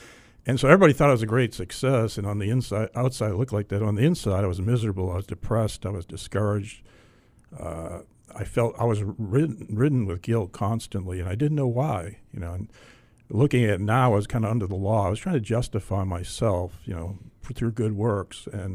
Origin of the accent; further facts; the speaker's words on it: Duxbury, Massachusetts, United States; I grew up in Duxbury, Massachusetts, which is right across the bay from Plymouth Rock, basically. And so it's kind of a pilgrim town, pretty historic, and good place to grow up.